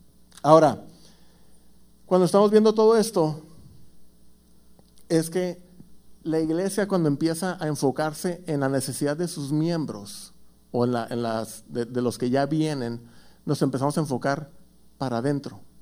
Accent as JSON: {"language": "Spanish", "town": "Tijuana", "region": "Baja California", "country": "Mexico", "said": "Soy de Tijuana, así es que denme un poquito de amor."}